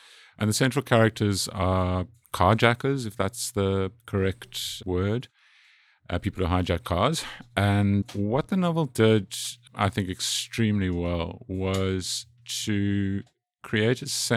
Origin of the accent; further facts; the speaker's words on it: South Africa; or as a South African, you don't read it the same way as you would Nordic crime or something like that.